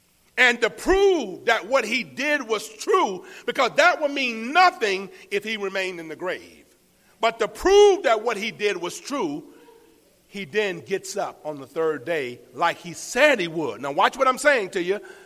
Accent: Florida, United States; Bill Wilson from my hometown. One of the greatest football stars in our state of Florida.

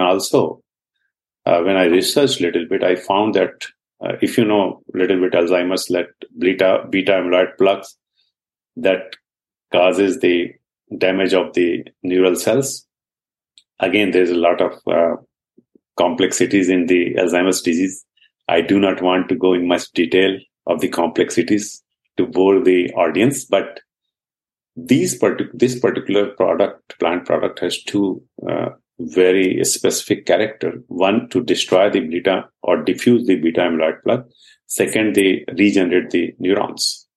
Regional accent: India; first language Hindi; English is a second language; So I started my journey from India. You can easily understand from my maybe accent. My mother tongue, that is Hindi, but of course we are talking in English right now. So I born in India

